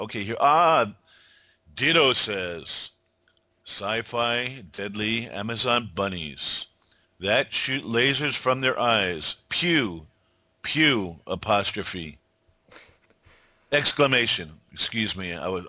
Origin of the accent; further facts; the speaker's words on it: New Jersey, United States; We're from the Jersey metro area.